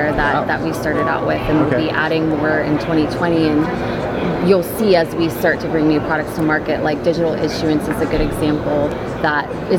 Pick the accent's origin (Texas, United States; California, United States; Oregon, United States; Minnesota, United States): Texas, United States; Yeah, I'm excited because I live in Houston. So